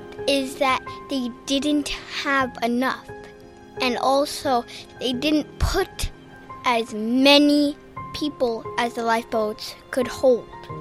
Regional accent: United States; I'm from America and I'm seven.

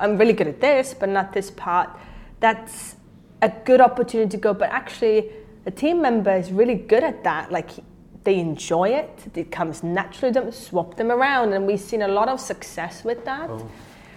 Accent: Estonia; English is a second language; moved away as an adult; also born or lived in United States / United Kingdom; now in Singapore; I'm from Estonia and it was quite a small country and I was like, I need to see the world. So I moved away from there 15 years ago. I went to the US, I went to UK, and then I came to Singapore

